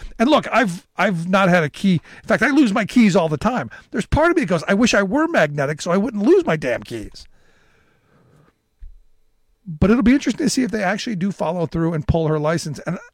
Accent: Cleveland, Ohio, United States; And one of them came from my hometown of Cleveland, Ohio

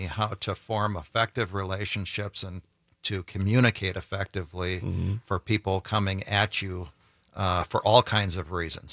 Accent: Wisconsin, United States; I was born and raised in Dane County. Mm-hmm. I'm a farm kid

